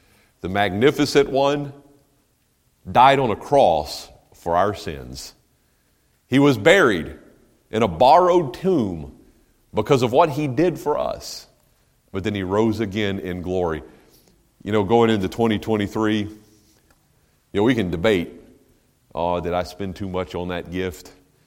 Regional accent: North Carolina, United States; I grew up in Western North Carolina in the Blue Ridge Mountains there.

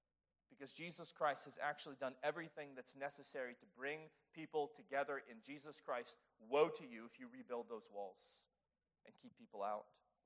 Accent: West Virginia, United States; now in South Carolina, United States; I grew up in West Virginia, and I learned one side of the history of what was called, for me, the Civil War.

